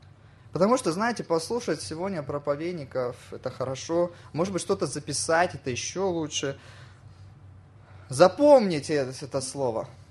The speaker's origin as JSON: {"language": "Russian", "town": "Krasnodar", "region": "Krasnodar Krai", "country": "Russia", "lives_now": "Moscow, Russia", "said": "Я живу сейчас на квартире, на съемной квартире. Я арендую эту квартиру. Я из Краснодара. В Краснодаре у меня есть родительский дом."}